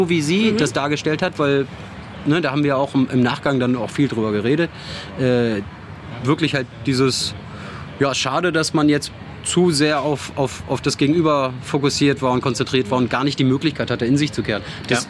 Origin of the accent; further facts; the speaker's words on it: Syria; Ich bin ja Kurde aus Syrien, komme aus einem streng konservativen muslimischen Haushalt